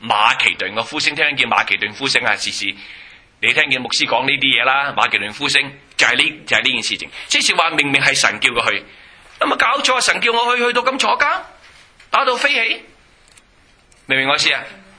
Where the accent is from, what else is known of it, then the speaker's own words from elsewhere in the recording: China; 我中国人嚟嘅啫，我都记得呢节圣经